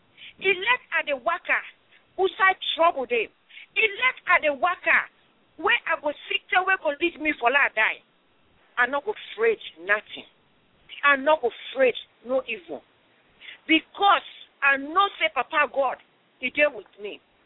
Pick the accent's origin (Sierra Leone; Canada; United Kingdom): Sierra Leone; now in United States; and I'm from Sierra Leone. I'm going to read to your ears Psalm 23 in my own dialect.